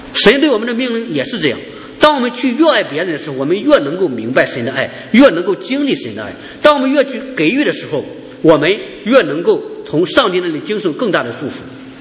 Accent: Shandong, China; now in United States; 像我们那边山东那边还是有的很多人都想要儿子，但是不能要，非常的痛苦

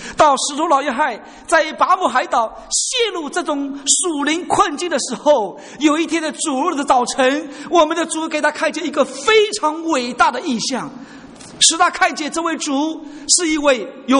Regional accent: China; 以前我们中国人说海归是归回的归

